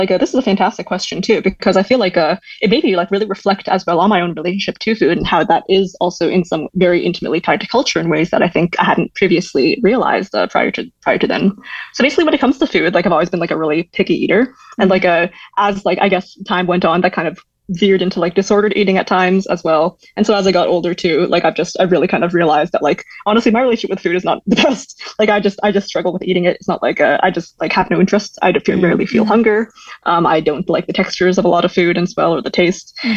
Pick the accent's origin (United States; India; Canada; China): China; Sichuan; English is a second language; I mentioned I'm from Sichuan, and like I think the other poem. And Sichuan is like a region in China.